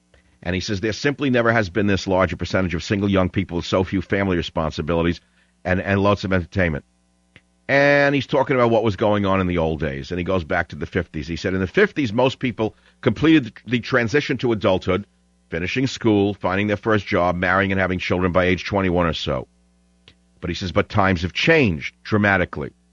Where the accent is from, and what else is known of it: New York, United States; born or raised there